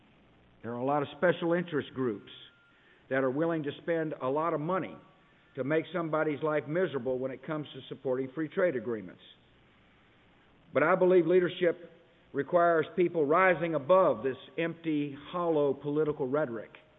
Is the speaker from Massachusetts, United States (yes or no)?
no; Texas, United States; I grew up in Texas. I remember what the border was like.